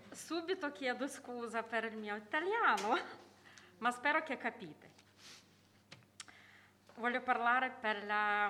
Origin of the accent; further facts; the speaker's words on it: Ukraine; Italian is a second language; now in Italy; io e mia famiglia veniamo dall'Ucraina, 5 anni fa siamo venuti.